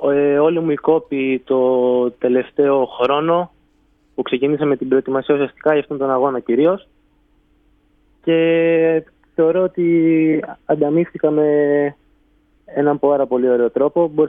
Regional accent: Marousi, Attica, Greece; born there; now in Kos, Greece; Εγώ γεννήθηκα στο Μαρούς στην Αθήνα, μετά ήρθαμε στην ΚΟ.

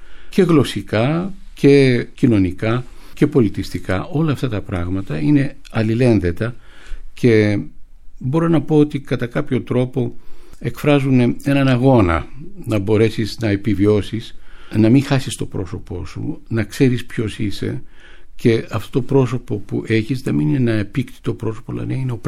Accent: Greece; εγώ ως Έλληνας, μέσα στη δική μου πατρίδα

